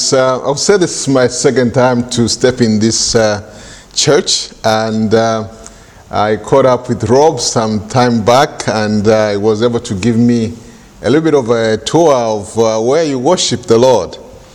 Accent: Zambia; I've been in this country nearly coming to 18 years. I grew up in Zambia. My parents were, evangelical, I would say, more or less.

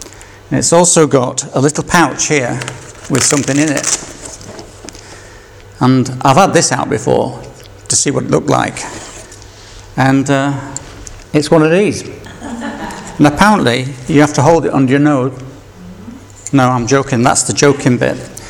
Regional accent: Yorkshire and the Humber, United Kingdom; I'm English, right? In fact, I'm Yorkshire.

